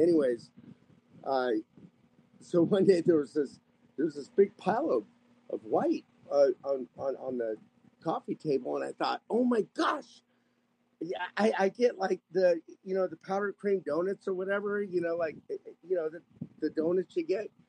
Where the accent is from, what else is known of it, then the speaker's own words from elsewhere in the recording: Ohio, United States; also born or lived in Waco, Texas; And then my mother married some other guy, and so about 6 months, or maybe I was 2 years by then, went to Ohio.